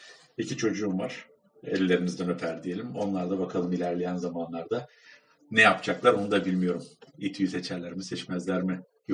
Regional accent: Bafra, Samsun, Turkey; moved away; also born or lived in Germany; 78 Almanya doğumluyum. Ama 40 günlükken anne baba bakamadığı için Samsun Bafra'ya getirip babaanneye dedeye bırakan.

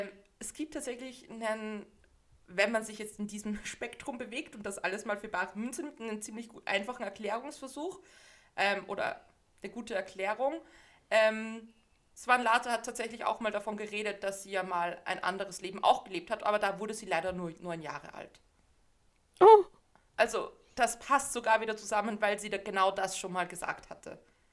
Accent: Austria; es ist ja bei uns in Österreich auch so ein Ding, dass man einfach zu allem Spezi sagt

